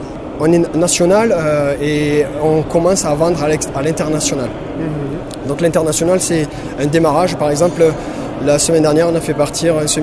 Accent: Occitanie, France; moi je suis originaire de la Bigorre

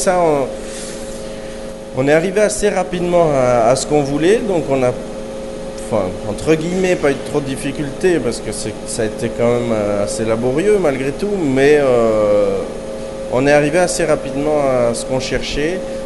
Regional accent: Toulouse, Occitanie, France; also born or lived in Haute-Savoie; Je suis originaire de Toulouse et j'ai passé pas mal de temps en Haute-Savoie pour faire mes études et mon début de carrière, disons.

